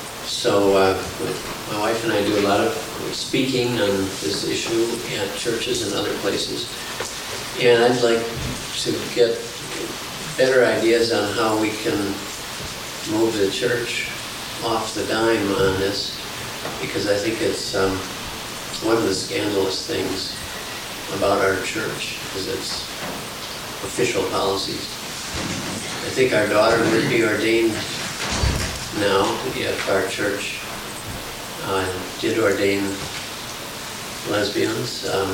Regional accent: Northfield, Minnesota, United States; from Northfield, Minnesota.

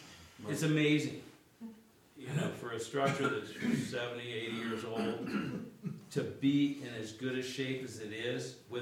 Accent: California, United States; I'm from Southern California

